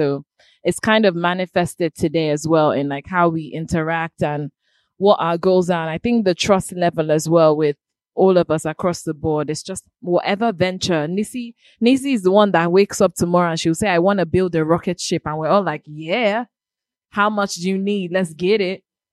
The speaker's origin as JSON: {"language": "English", "town": "Port Harcourt", "region": "Rivers", "country": "Nigeria", "tie": "born or raised there", "said": "We grew up in Port Harcourt."}